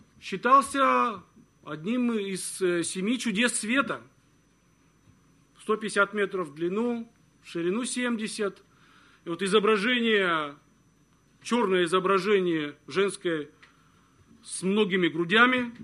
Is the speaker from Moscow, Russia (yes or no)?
no; Arkhangelsk, Arkhangelsk Oblast, Russia; born there; я сам родился в Архангельске, это северные ворота, говорят, нашей страны, да, город 600 тысяч